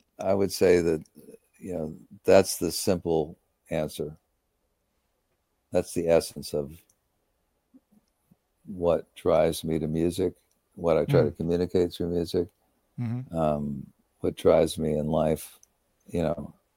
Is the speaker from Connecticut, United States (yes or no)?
yes; Westport, Connecticut, United States; I can be in Westport, my hometown, in 20 minutes.